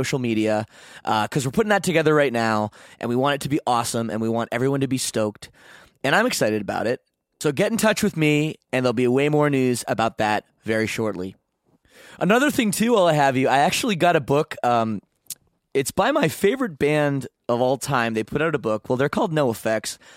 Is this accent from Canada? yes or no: yes; Canada; You actually did your research, you know that I'm Canadian.